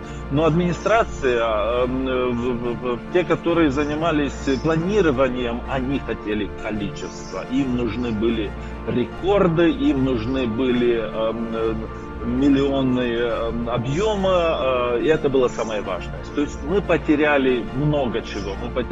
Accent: Cricova, Chișinău, Moldova; Я сам родом из Крикова.

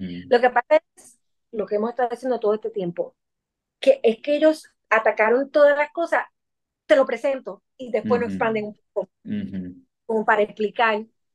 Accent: Puerto Rico; Como pues tú y yo, que venimos de Puerto Rico

